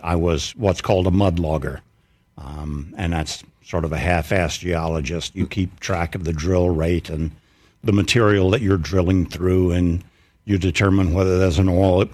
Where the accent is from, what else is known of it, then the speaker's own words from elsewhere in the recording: Mississippi, United States; My brother, I'm from Mississippi